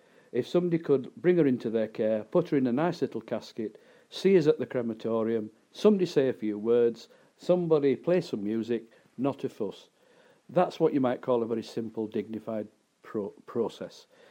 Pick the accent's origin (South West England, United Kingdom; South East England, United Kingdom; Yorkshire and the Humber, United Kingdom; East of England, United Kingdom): Yorkshire and the Humber, United Kingdom; Keighley; I got the most amount of beatings when I were in my hometown of Keighley.